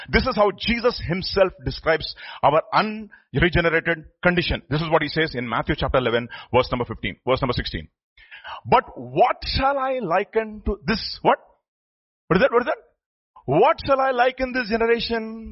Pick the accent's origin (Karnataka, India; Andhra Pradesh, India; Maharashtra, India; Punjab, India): Andhra Pradesh, India; Visakhapatnam; English is a second language; I'm from Visakhapatnam. You know, but that is my native place. I'm from that land.